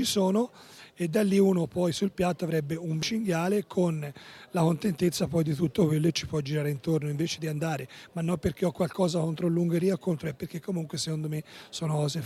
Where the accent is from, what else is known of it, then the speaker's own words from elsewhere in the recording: Siena, Tuscany, Italy; mi fa un po' male, come toscano, come senese